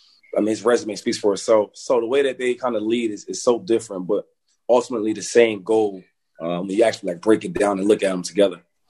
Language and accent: English; Harrisburg, Pennsylvania, United States; And that's like a hometown thing for me because I'm from Harrisburg. And it's like an hour away, you know.